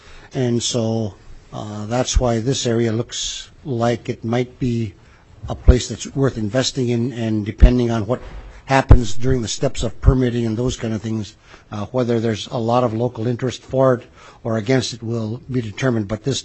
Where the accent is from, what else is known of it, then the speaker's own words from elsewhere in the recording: Golovin, Alaska, United States; I'm from Golovin